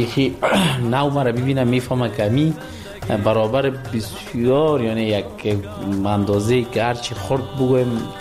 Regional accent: Kabul, Afghanistan; accent: mix of Kabul and Panjshir; من زاده کابل هستم، متولد کابل. کابل جان،

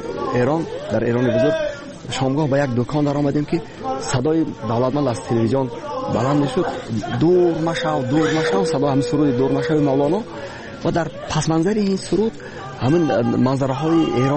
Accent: Tajikistan; ما تاجیکستان از تاجیکستان

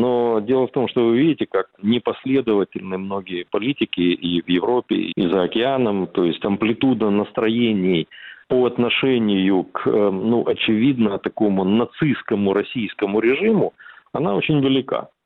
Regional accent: Crimea, Ukraine; Ну, я крымчанин по матери в седьмом поколении. Я не только родился в Крыму, я там длительное время работал

